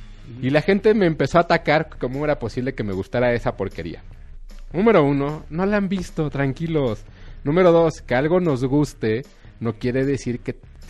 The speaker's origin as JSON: {"language": "Spanish", "country": "Mexico", "said": "Es una leyenda que nosotros como mexicanos conocemos muy bien."}